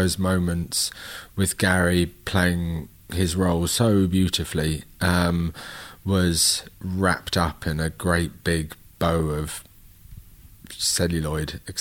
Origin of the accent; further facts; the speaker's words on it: London, United Kingdom; We're both from London